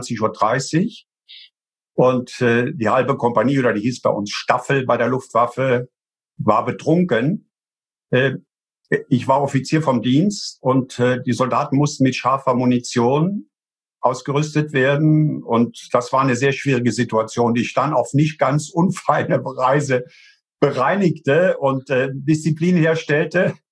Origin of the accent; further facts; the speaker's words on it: Rhineland-Palatinate, Germany; ich komme ja aus der Eifel. Bei uns sind zwei große Flugplätze, Büchel von der Luftwaffe und Spangdahlem von der amerikanischen Air Force.